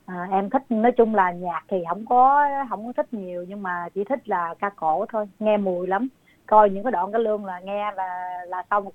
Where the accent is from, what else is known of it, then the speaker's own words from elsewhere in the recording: Sóc Trăng, Vietnam; Tại vì quê em ở Sóc Trăng á, miền Tây á, cho nên là hồi nhỏ đã nghe người lớn họ hát cái bài